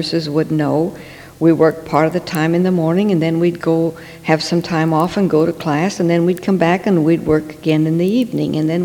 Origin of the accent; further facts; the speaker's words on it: Iowa, United States; And, well, to start with, I was born in Iowa, in central Iowa, right in the heart of the corn and the hog country, and lived there all of my youth.